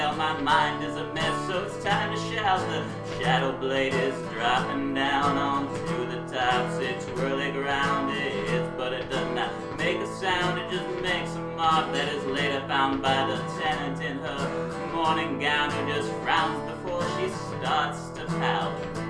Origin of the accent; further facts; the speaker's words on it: Minneapolis, Minnesota, United States; moved away as an adult; And I was originally from Minnesota and moved here about a month and a half ago.